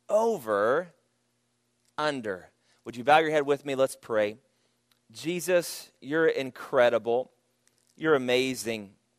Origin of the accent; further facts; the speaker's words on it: Texas, United States; I was born and raised in Texas, but she was born and raised in Nevada.